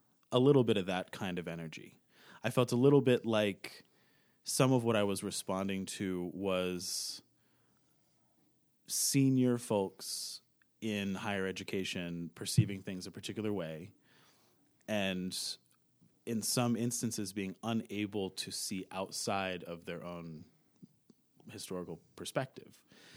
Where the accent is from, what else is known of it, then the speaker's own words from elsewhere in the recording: Spencerport, New York, United States; So I grew up in just outside Rochester, New York.